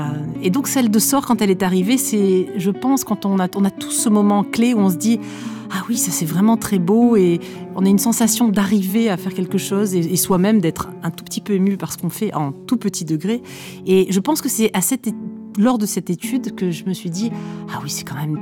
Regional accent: Marseille, Provence-Alpes-Côte d'Azur, France; mon enfance et mes études littéralement de guitare quand j'étais jeune élève à Marseille au conservatoire

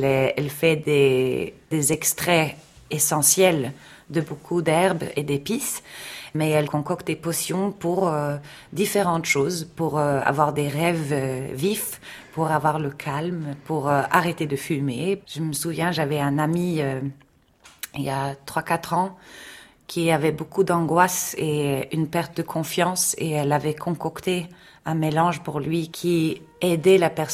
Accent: Sweden; nous, on a quand même des fêtes dans l'année qui marient toujours religion avec tradition païenne. Donc, déjà, Sainte Lucie, c'est quand même assez bizarre qu'on fête cette sainte sicilienne chez nous en Scandinavie.

